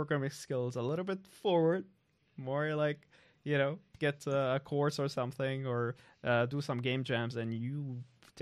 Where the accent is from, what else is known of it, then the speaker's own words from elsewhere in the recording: Syria; I'm from Syria